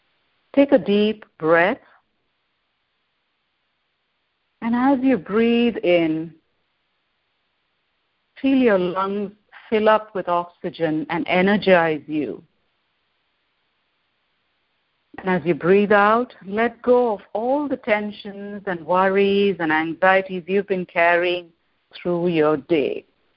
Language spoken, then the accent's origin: English; India; moved away as an adult; now in Chicago, United States; I was born and raised in India, but my husband, daughter, who was 15 at the time, and I moved to the States. We live in Chicago. We moved in the spring of 2008.